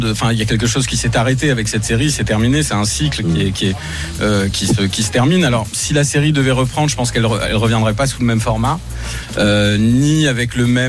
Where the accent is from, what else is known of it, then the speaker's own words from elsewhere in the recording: Marseille, Provence-Alpes-Côte d'Azur, France; also born or lived in Paris; D'abord, je suis marseillais, mais effectivement, j'ai vécu longtemps à Paris. Je suis revenu il y a une quinzaine d'années à Marseille